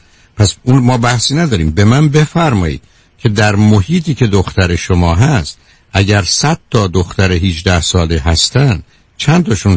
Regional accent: Iran; ما چون ایرانی هستیم

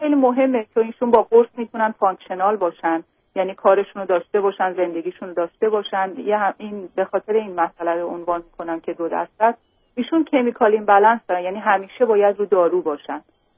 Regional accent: Iran; moved away as an adult; الان در واقع 5 سال از ایران اومدم.

